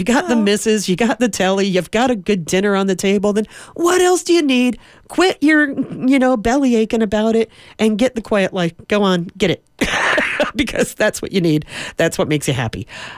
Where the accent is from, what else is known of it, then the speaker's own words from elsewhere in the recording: United Kingdom; being a Brit